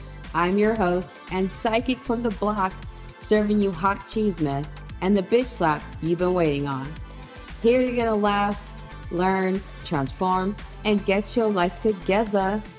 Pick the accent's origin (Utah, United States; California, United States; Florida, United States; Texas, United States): California, United States; Shout out to Cali. I live in California, guys. I'm from California